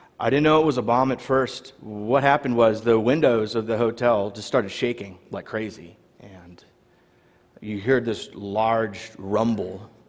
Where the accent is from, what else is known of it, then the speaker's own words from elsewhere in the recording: United States; well, I'm an American, like, I don't know if that's going to cause a problem.